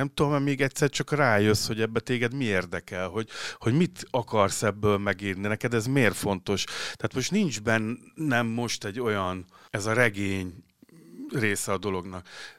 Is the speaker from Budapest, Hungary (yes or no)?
no; Szentes, Csongrád-Csanád, Hungary; ahol én születtem, meg ahol fölnőttem 18 éves koromig, ez a Szentes nevű kisváros. Ugye az egész identitásomnak ugye csak a fele ez a Szentes, a másik fele egy Kolozsvár, az apámnak az ága, de ugye ott soha nem éltem.